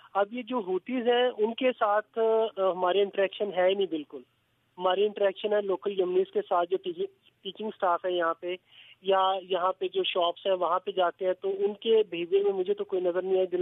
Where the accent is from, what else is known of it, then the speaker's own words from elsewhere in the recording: Lahore, Punjab, Pakistan; now in Taiz, Yemen; پاکستان سے جو ہے میں لاہور سے ہوں, اور یمن میں محمد علی عثمان انٹرنیشنل اسکول میں ایز اے فزکس ٹیچر کام کر رہا ہوں.